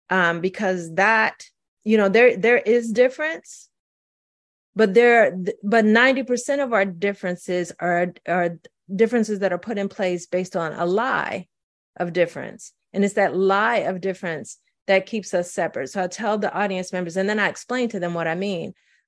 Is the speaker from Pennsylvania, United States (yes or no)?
no; St. Louis, Missouri, United States; also born or lived in Mississippi; because I was growing up in St. Louis and we would go back every summer. And I was the child in my family who was born in Mississippi.